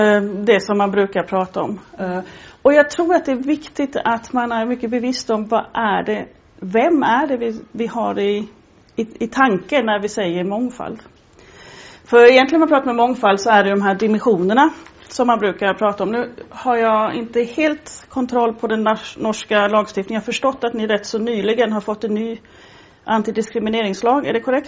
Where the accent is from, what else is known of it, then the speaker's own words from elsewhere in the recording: Sweden; Jag är svensk, min man är fransman, så hemma så talar vi svenska och franska.